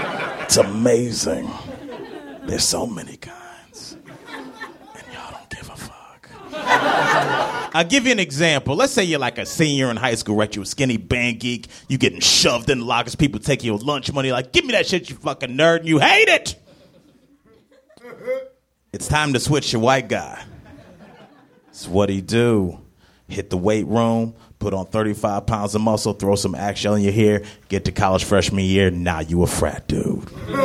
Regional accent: Cleveland, Ohio, United States; And I'm from Cleveland originally.

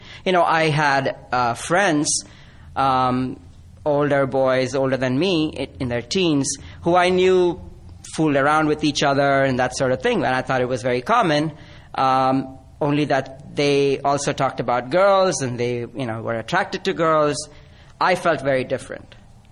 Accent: Mumbai, Maharashtra, India; I grew up in Mumbai, and I lived there through my mid-20s.

